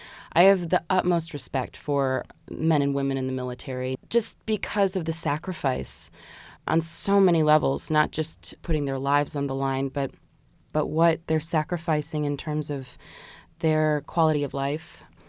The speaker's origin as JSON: {"language": "English", "region": "Colorado", "country": "United States", "tie": "born there", "also_born_or_lived": "California / St. Louis / Maine / Virginia", "said": "I was born in Colorado, but we lived from California to St. Louis to Maine to Virginia."}